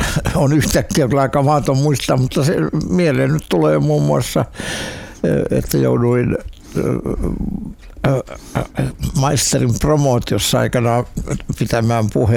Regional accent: Helsinki, Uusimaa, Finland; also born or lived in Riihimäki; No joo, mutta jo lapsena muuttanut Käpylään Helsingissä.

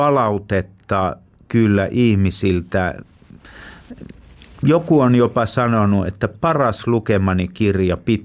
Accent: Central Ostrobothnia, Finland; Kyllä minä olen keskipohjalainen niin kuin todella syvältä juuriltani. Mun sukujuureni on Vetelissä

